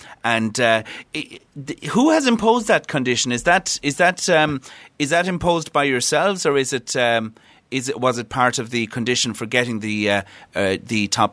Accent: Ireland; And I know as an Irish speaker and someone who's involved in Irish cultural activities in Ireland, where English dominates in this country

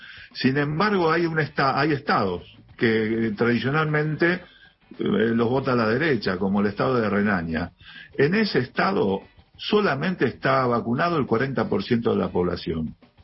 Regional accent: Argentina; de lo que somos como argentinos, de lo que hay, del trasfondo sobre el cual hemos crecido

